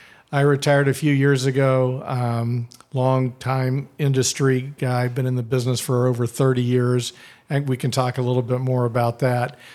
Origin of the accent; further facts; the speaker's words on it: Wichita, Kansas, United States; I grew up here in Wichita, Kansas.